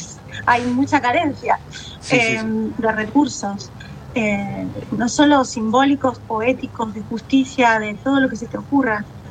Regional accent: Mendoza, Argentina; Por otro lado, yo soy mendocina y entonces también tenía alguna que otra palabra chilena en mi diccionario.

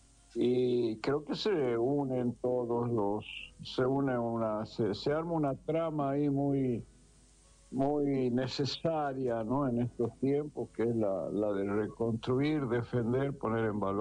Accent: Tucumán, Argentina; Pero yo personalmente, como tucumano, digamos

